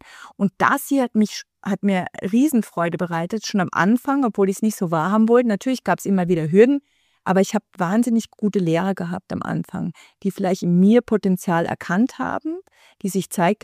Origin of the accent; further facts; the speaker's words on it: Germany; Ich bin Juristin, ich spreche Deutsch. Immer noch nach 20 Jahren hört man, dass ich, obwohl ich Österreicherin bin vom Pass her, Deutsche aufgewachsen bin in Deutschland